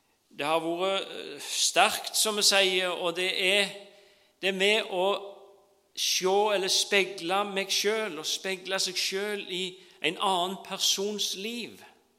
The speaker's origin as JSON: {"language": "Norwegian", "region": "Rogaland", "country": "Norway", "tie": "born or raised there", "said": "der jeg vokste opp, på en liten øy i Ryfylke, for å si det veldig beskjedent, for det er også en fin øy"}